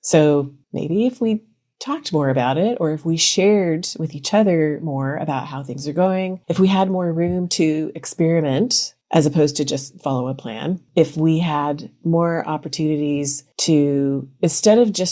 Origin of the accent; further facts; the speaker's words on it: United States; now in Germany; anymore now that I've lived in Germany for 10 years. I'm not super positive about everything because I'm American, right?